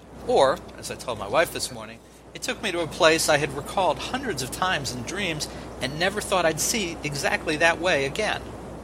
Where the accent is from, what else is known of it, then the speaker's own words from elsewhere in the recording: New Jersey, United States; Growing up in New Jersey, my grandparents frequently took me by bus and train out to Brooklyn to visit my great Aunt Bess and great Uncle Max.